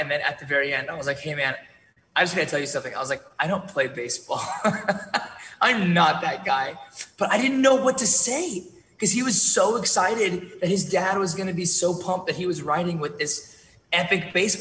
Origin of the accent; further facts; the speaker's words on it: Florida, United States; And I'm from Florida.